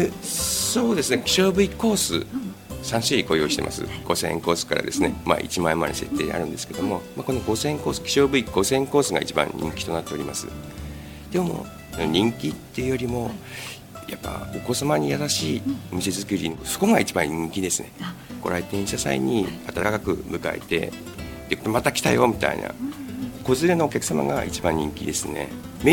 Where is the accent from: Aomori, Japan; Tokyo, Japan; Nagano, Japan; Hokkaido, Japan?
Aomori, Japan; now in Samukawa, Japan; 実家の方に、自分の青森県の方に、まあ、帰ろうと思ったんですけども、自分が住んでた出身と同じ環境だったんですよね。ここも、まあ、寒川町っていう、まあ、山もありつつ、ね、田んぼ畑